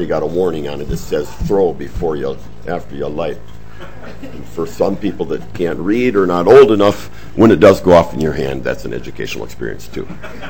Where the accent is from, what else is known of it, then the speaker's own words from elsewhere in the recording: Vernon Center, Minnesota, United States; Otherwise, in Vernon Center, my hometown, the July 4th celebration, we all sit out in the lawn